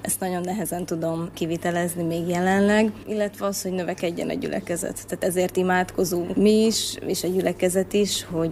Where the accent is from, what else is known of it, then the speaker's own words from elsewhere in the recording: Borsod-Abaúj-Zemplén, Hungary; mert én is egyébként falusi lány vagyok, Borsod megyéből származom egyébként